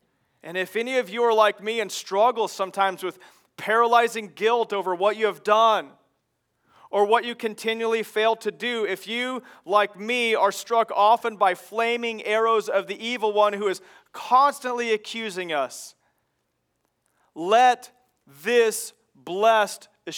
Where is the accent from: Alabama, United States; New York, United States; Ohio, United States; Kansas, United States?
Kansas, United States; also born or lived in Chicago; Growing up in Kansas, there were so many times that I was just jolted awake in the middle of the night to the sound of a lightning strike.